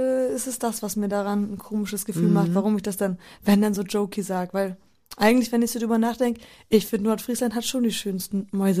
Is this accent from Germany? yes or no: no; Poland; da, wo ich groß geworden bin, in Polen